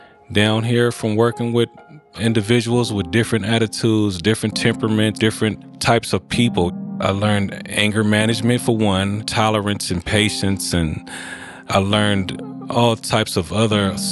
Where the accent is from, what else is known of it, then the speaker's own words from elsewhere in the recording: Oakland, California, United States; I'm from East Oakland, California.